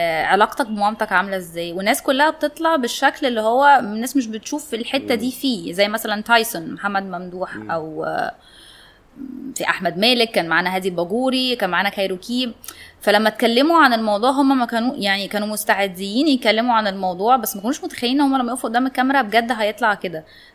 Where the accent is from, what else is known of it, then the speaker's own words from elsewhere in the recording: Egypt; اللي هي اللي كبرنا عليها في مصر